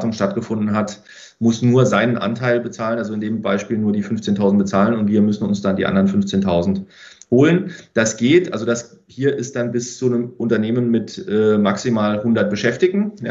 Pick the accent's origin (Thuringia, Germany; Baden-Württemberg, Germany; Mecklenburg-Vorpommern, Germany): Baden-Württemberg, Germany; Freiburg im Breisgau; aus meiner Heimat, komme ursprünglich aus Freiburg im Breisgau